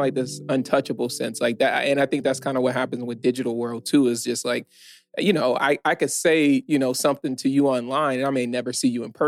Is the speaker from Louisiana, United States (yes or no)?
yes; Baton Rouge, Louisiana, United States; I grew up in Louisiana. So down in Baton Rouge, just outside of New Orleans.